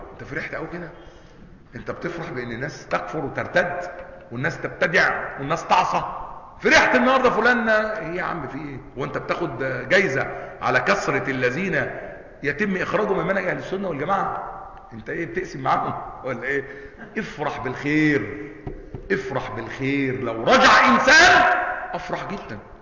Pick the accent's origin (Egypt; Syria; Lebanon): Egypt; احنا مصريين